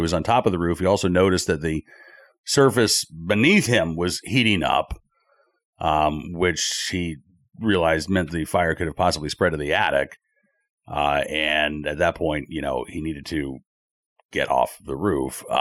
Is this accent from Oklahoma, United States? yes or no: yes; Oklahoma, United States; But, growing up in Tornado Alley in Oklahoma, seeing the power of these thunderstorms, having been a storm chaser when I was younger